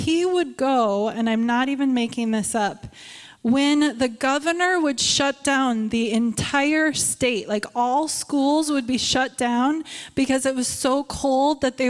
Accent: Prior Lake, Minnesota, United States; But we grew up in Prior Lake, and we had very similar yet distinct differences in how we appreciated the seasons growing up.

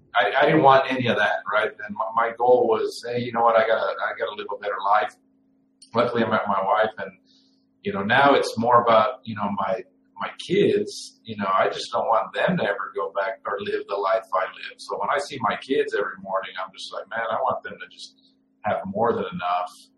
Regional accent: El Paso, Texas, United States; I grew up in El Paso, Texas, and I had hung around with the wrong crowd.

